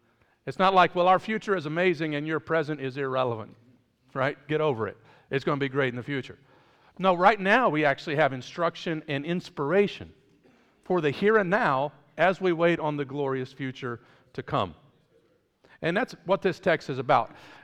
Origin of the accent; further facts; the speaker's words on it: Kentucky, United States; also born or lived in Detroit; Now, I was born in the Motor City in Detroit. I grew up in a very small town in Kentucky.